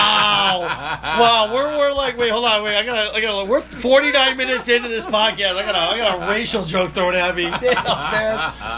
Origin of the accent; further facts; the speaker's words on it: Massachusetts, United States; I saw him in Springfield. I grew up in Western Mass.